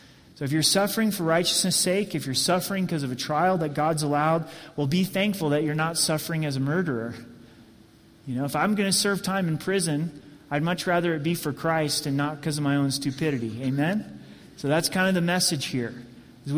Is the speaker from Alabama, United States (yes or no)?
no; Oregon, United States; In the church that I grew up in Southern Oregon, wonderful pastor.